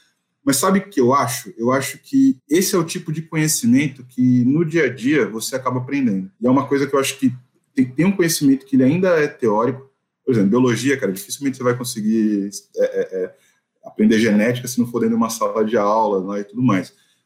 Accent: São Paulo, Brazil; Sou paulistano, moro em São Paulo.

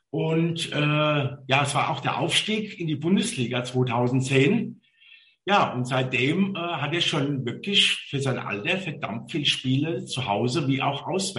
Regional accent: Mainz, Rhineland-Palatinate, Germany; born there; ich bin gebürtiger Mainzer

